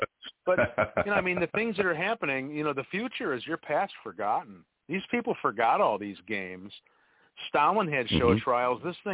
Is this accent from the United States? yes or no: yes; United States; My point is they heard that I was from America, and they really didn't.